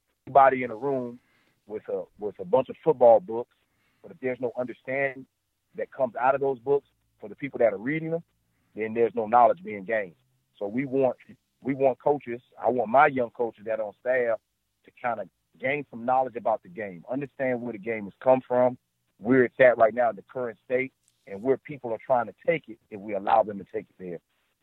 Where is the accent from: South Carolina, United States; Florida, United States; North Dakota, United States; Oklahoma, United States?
Florida, United States; Me growing up in South Florida, there was value placed on it.